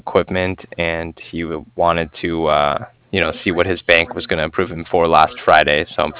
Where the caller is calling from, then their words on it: Cardiff, Wales, United Kingdom; And I was calling from Cardiff. That's Cardiff, like Frank.